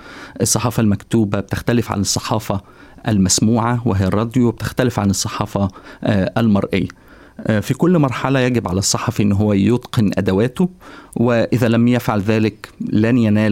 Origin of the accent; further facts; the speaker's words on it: Egypt; أنا كنت متواجد في مصر، طبعا أنا مصري، وكنت متواجد في مصر في عام 2011